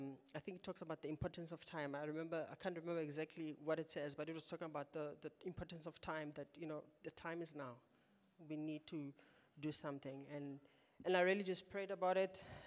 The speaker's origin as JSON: {"language": "English", "country": "South Africa", "said": "I'm South African. How can you not know I'm South African? How can you not know I'm Xhosa?"}